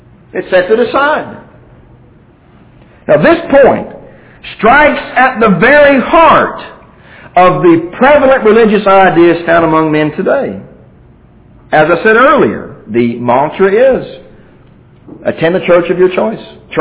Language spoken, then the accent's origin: English; Kentucky, United States; When we were living back in my hometown up in Kentucky